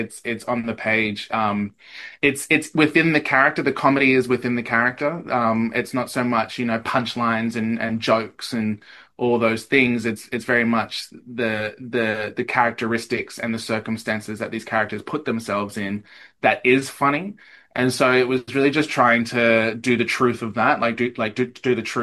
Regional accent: Eastern Australia, Australia; accent: Eastern Australian; I had to get rid of my Eastern Australian accent

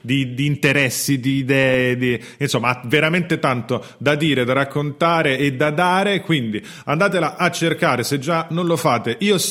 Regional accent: Rome, Lazio, Italy; io poi sono di Roma e sono della Roma

